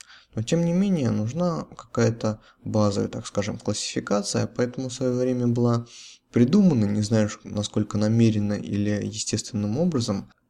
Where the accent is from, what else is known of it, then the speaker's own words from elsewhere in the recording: Russia; Все мы родились, выросли в России